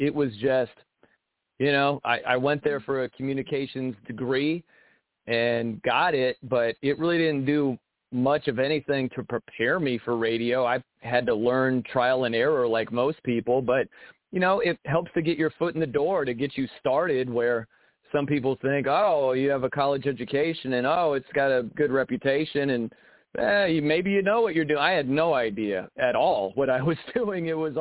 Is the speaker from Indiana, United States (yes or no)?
yes; South Bend, Indiana, United States; now in Indianapolis, United States; went back to South Bend and had my first job in my hometown.